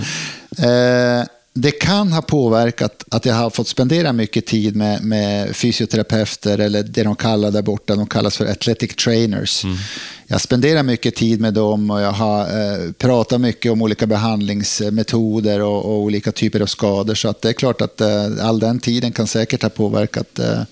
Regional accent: Piteå, Norrbotten County, Sweden; also born or lived in Luleå; Och Skellefteå hade Micke Engström och där som jag har vuxit upp tillsammans med i Piteå och Luleå.

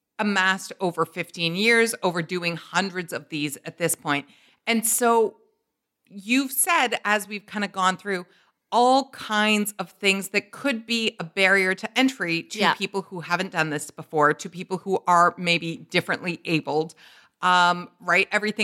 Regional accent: Canada; you slate … from Canada

